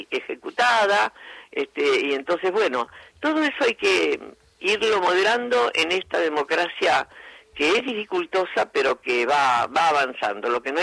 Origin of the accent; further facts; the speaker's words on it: Argentina; Esa decepción que tienen... que como argentinos no debería existir